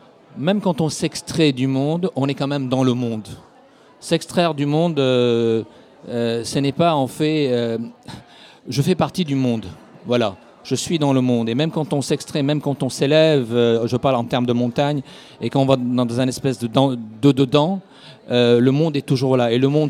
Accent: Lebanon; Alors en plus, quand on est libanais, avec depuis 75, mais en fait je dirais depuis 58 même, c'est un pays qui n'en finit plus de ne plus savoir quoi faire de lui-même.

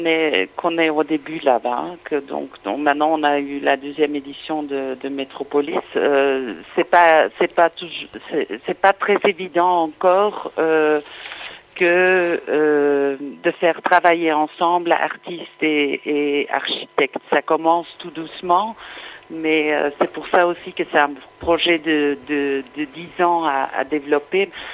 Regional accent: Belgium; now in Copenhagen, Denmark; moi je suis belge en fait, donc je suis arrivée à Copenhague début des années 90

